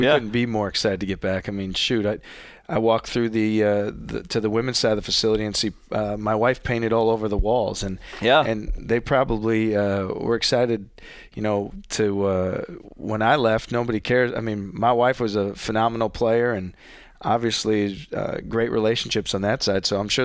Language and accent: English; Milwaukee, Wisconsin, United States; now in Iowa, United States; I'm originally from Milwaukee. But at the end of the day, this is home for us.